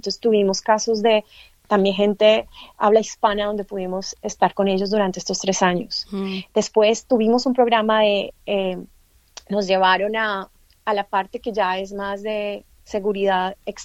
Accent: Colombia; born there; como colombiana, yo nací en Colombia, el arte en Colombia es algo que todos hacemos

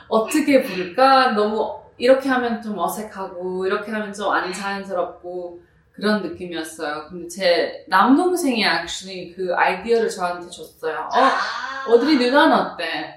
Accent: United States; 미국에서 태어났지만, 그리고 미국 학교도 다니고 NYU도 다니고

